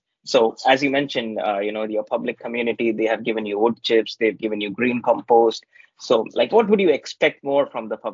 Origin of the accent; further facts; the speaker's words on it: India; I'm coming from India. So, you know, back in India